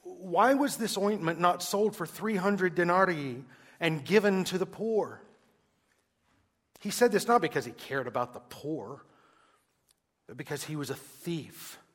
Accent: Atlanta, Georgia, United States; Or I'm from Atlanta and I don't speak English. I'm not sure which, you know, maybe it's a little bit of both. I tell people I'm Southern, so technically I'm bilingual.

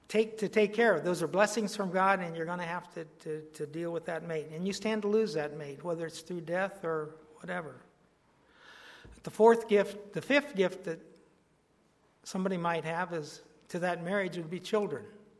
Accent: Ohio, United States; We came from Ohio. For 25 years, we went back to Ohio, to our roots, to be with our parents.

